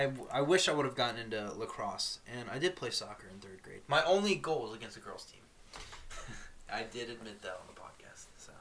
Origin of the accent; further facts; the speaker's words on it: Florida, United States; we grew up in Florida, so you play it in hot Florida, like spring, summer days